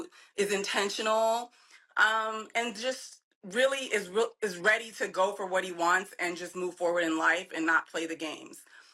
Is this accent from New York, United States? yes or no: no; Illinois, United States; I mean, like I said, I'm from Southern Illinois. I moved to Chicago to go to college. I lived life.